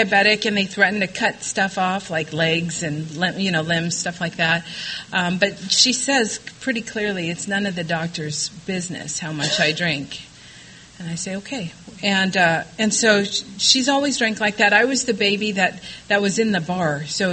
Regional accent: Wilmington, California, United States; And I was raised in Wilmington, which is in Wilmington, California. There is such a place. And it's towards the end of the 110 freeway in L.A. County. It is this quaint harbor town.

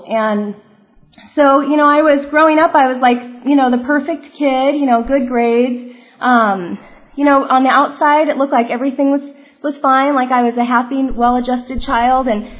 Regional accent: California, United States; I grew up in Orange County. I grew up in North Orange County.

